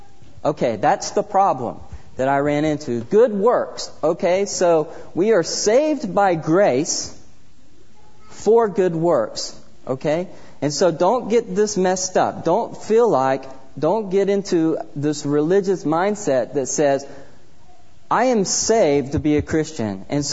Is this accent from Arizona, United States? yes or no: no; Oklahoma, United States; I'm from Oklahoma, and I tell you right now, if I was standing right here by a farmer of Oklahoma and saying, look at the field